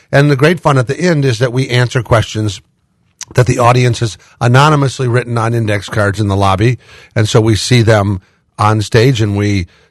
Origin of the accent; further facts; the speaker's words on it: Omaha, Nebraska, United States; I grew up in Omaha, so we saw snow.